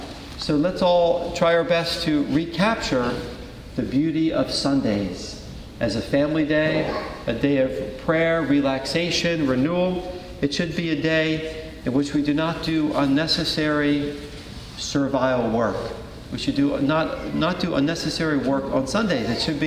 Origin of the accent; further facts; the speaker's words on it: Philadelphia, Pennsylvania, United States; Growing up in Philadelphia, we had St. Joseph in the Hills in Malvern, Pennsylvania.